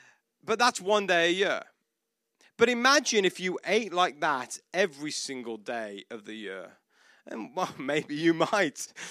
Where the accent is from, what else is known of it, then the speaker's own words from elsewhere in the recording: United Kingdom; I'm not Australian and I'm not South African. I'm British. Because I get that all the time.